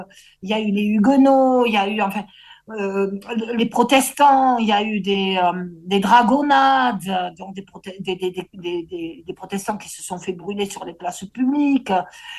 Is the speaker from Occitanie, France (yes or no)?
yes; Occitanie, France; moi petite, j'ai grandi en Haute-Garonne, c'est à côté de l'Ariège, hein, c'est pas du tout loin.